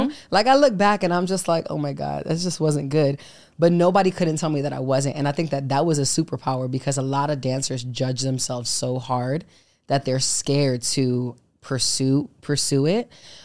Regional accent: New York, United States; moved away as an adult; now in Los Angeles, United States; I moved to LA at 22 from New York, because I'm from New York.

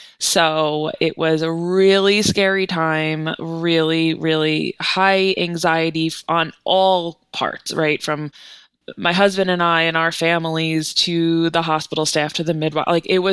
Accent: Long Island, New York, United States; So I'm from Long Island and I used Stony Brook midwives and they were amazing.

